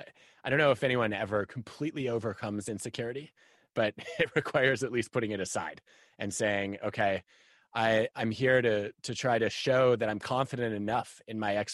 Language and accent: English; Michigan, United States; I grew up in Michigan, and I had a dream.